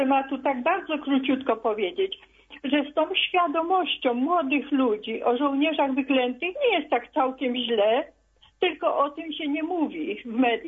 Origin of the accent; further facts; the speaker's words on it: Kraków, Lesser Poland, Poland; jestem z Krakowa, więc w Krakowie mamy już cały tydzień uroczystości.